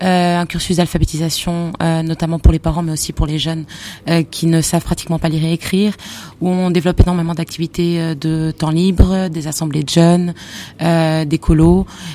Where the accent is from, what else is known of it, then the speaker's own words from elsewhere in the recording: France; moved away as an adult; now in Portugal; j'ai 34 ans, je suis franco-portugaise. Donc je suis née en France et j'ai vécu en France et j'ai fait mon parcours scolaire en France jusqu'à 20 ans. Et à 20 ans, j'ai décidé de venir vivre au Portugal, mes parents sont d'origine portugaise, j'ai donc la double nationalité.